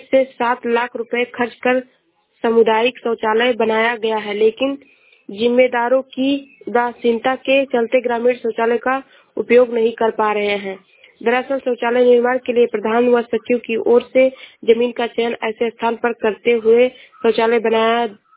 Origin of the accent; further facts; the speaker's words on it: Uttar Pradesh, India; मैं जिला सरावस्ती से हूँ।